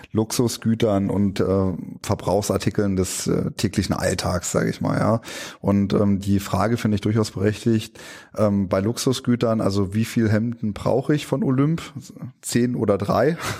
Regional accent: East Germany, Germany; Ich komme aus dem Osten, ich darf das sagen.

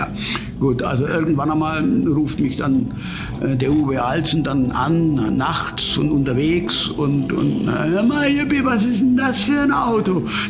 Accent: Rothenburg, Bavaria, Germany; also born or lived in Schillingsfürst / Wettringen; Ja, ich bin gebürtig aufgewachsen, Schule gegangen in Rothenburg, geboren in Schillingsfürst. Und mein Vater war Zahnarzt in Wettringen, einem 430-Seelen-Ort. Und da bin ich aufgewachsen

